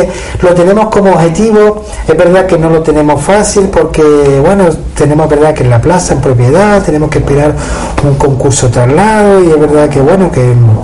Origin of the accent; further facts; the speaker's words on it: Telde, Canary Islands, Spain; now in Fuerteventura, Spain; Es verdad que yo soy de Gran Canaria, de Telde, tengo mi espacio allí. Yo siempre diré que soy de Telde